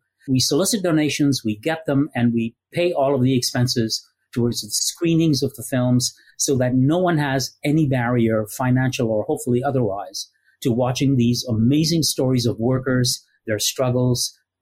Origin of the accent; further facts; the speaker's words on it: Montreal, Quebec, Canada; I grew up in Montreal